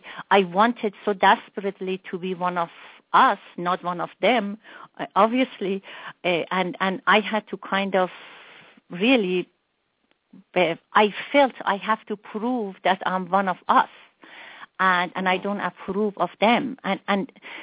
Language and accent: English; Iran; now in Buffalo, United States; And growing up in Iran, for me, I have nothing but pleasant memories.